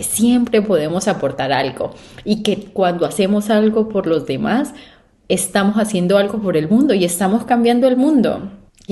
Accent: La Plata, Huila, Colombia; Soy de La Plata, Huila, entonces soy plateña, soy opita.

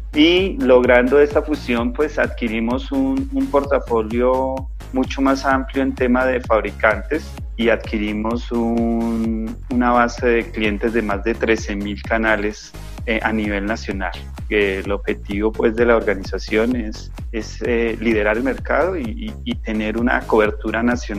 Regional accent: Simijaca, Cundinamarca, Colombia; born there; Yo soy de un municipio de Cundinamarca. Yo nací en Sinijaca, Cundinamarca. Como todos los personas que quieren, digamos, salir adelante, pues se trasladan a la ciudad principal del país, en este caso Bogotá. Inicié hace ya más de 16 años por acá

